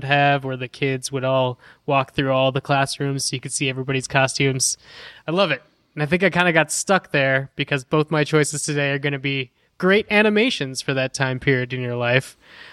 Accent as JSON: {"language": "English", "region": "the West", "country": "United States", "tie": "born or raised there", "said": "I think it's because I grew up in the West, and it becomes an atmosphere thing when things get chilly and things get harvested"}